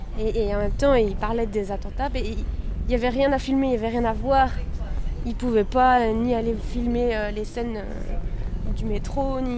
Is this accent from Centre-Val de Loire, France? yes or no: no; Nancy, Grand Est, France; moi, je suis vraiment née à Nancy. Et j'y ai passé une très grande majorité de ma vie. Et j'y ai même étudié les premières années post-baccalauréat.